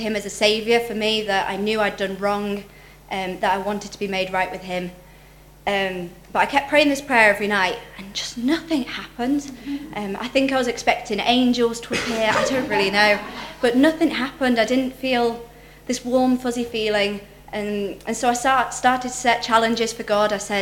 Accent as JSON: {"language": "English", "town": "Coventry", "region": "West Midlands", "country": "United Kingdom", "tie": "born there", "said": "I was born in Coventry to Christian parents who raised me."}